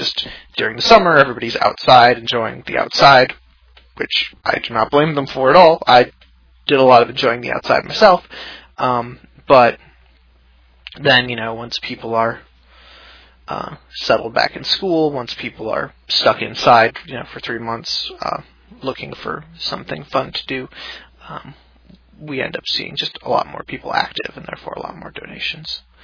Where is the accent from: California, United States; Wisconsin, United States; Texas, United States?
Wisconsin, United States; I grew up in Wisconsin, in sort of the northern part.